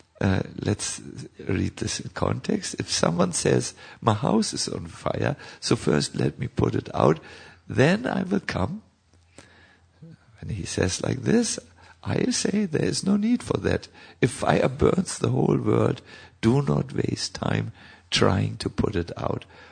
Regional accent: India; Or I know India, when we come from India, we never say what we think.

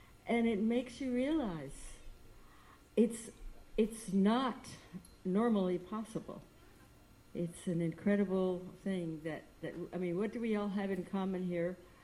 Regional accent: Texas, United States; I mean, I'm almost 70, and I grew up in a society where the word yoga was never even heard of, because I grew up in Texas, not California.

